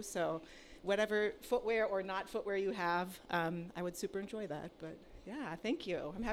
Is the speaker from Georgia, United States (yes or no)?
no; Philadelphia, Pennsylvania, United States; I'm from Philly. I'm so excited to be here for the first time tonight.